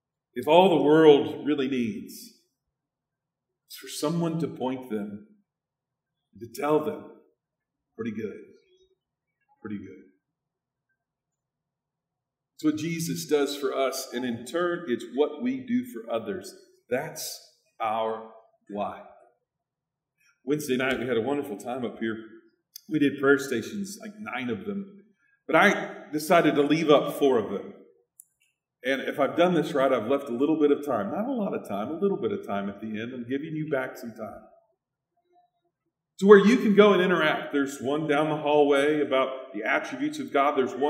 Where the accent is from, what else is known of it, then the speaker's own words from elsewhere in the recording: Phoenix, Arizona, United States; I grew up in Phoenix, and so you can understand that one.